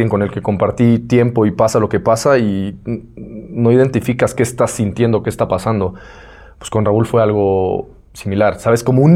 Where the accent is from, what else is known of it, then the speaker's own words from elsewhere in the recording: Mexico; Creo que como mexicanos en un equipo así